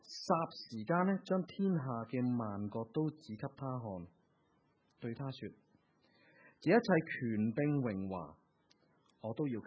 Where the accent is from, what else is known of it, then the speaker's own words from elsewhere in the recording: Hong Kong; 你知我哋香港人就非常之聪明嘅